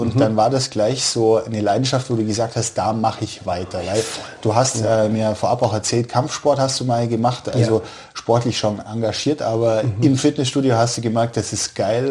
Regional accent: Memmingen, Bavaria, Germany; Jetzt natürlich Memmingen hier in der Maustadt, in meiner Heimat.

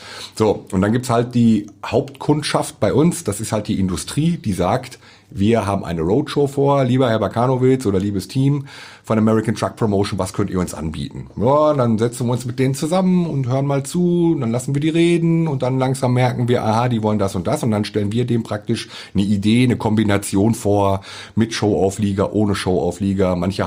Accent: Dortmund, North Rhine-Westphalia, Germany; moved away as an adult; now in Cottbus, Germany; Ich bin ja nicht aus der Region Cottbus, sondern ich bin gebürtiger Dortmunder. Bin mit 21 Jahren hierher gekommen nach Cottbus

